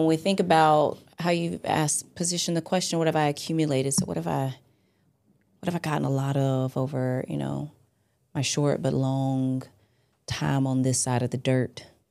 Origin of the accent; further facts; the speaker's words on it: Alabama, United States; now in Cleveland, United States; I'm a Southern girl. I'm from Alabama.